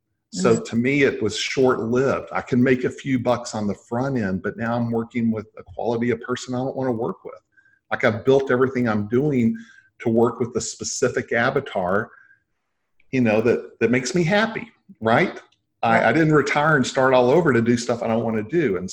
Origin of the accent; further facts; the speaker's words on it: Texas, United States; Like, you know, I'm from Texas, so a wheel with a spoke and then different spokes on the wheel.